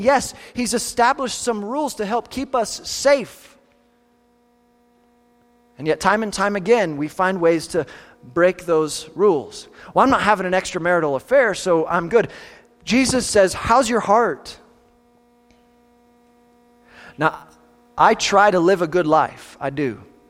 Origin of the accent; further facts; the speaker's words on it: Kansas, United States; I grew up in Southeast Kansas